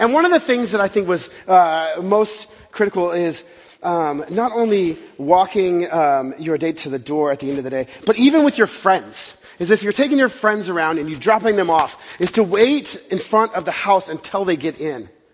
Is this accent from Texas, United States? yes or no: yes; Texas, United States; there's something in the South. I grew up in Texas